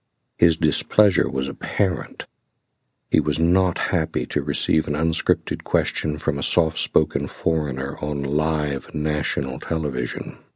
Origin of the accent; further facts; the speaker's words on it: United States; I am an American lawyer